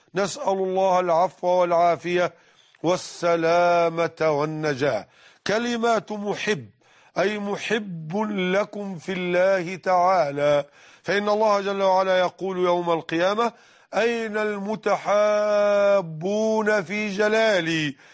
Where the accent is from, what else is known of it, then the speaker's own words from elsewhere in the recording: Mit Hadid, Dakahlia, Egypt; في بيتي بقريتنا ميت حديد منية النصر دق أهلية مصر